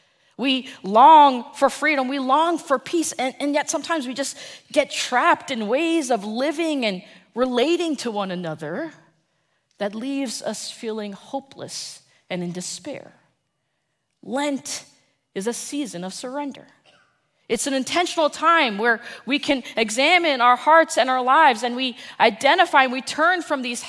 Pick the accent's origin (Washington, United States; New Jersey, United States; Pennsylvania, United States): New Jersey, United States; And if you are from Ohio, I am so sorry. I'm from New Jersey. We're in the same boat.